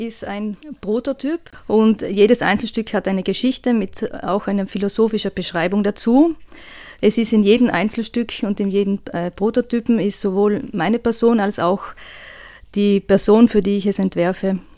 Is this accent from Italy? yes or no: yes; Sand in Taufers, Trentino-Alto Adige, Italy; also born or lived in Bruneck; Also ich bin in Brunnich geboren und in Sand in Taufers aufgewachsen.